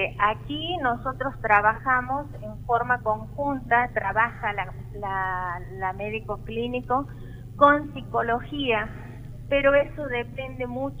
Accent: Santiago del Estero, Argentina; now in Tucumán, Argentina; Soy de Santiago del Estero, pero hace 30 años vivo aquí.

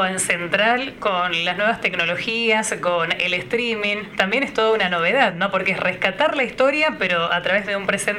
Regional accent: Argentina

